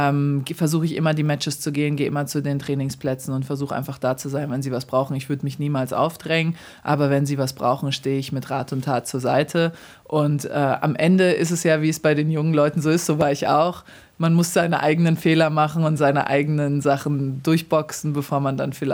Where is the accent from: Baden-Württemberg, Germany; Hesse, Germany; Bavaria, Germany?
Hesse, Germany; Darmstadt; now in New York, United States; Genau, Darmstadt ist meine Heimat, absolut. Und New York ist die Stadt, in der ich wahlweise lebe.